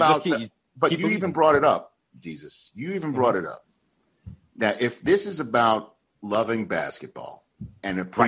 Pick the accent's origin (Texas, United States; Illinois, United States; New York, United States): New York, United States; New York City; No, I know. I'm from New York City.